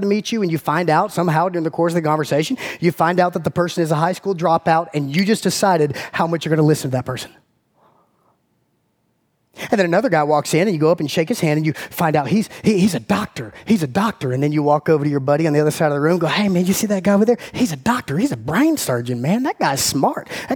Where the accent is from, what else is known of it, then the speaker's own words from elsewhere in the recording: Macon, Georgia, United States; I grew up in Macon, Georgia, born and raised in Central Georgia.